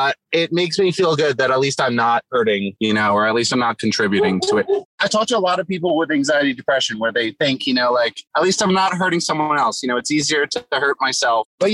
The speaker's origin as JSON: {"language": "English", "region": "East Coast", "country": "United States", "tie": "born or raised there", "said": "because I grew up on the East Coast outside of New York City."}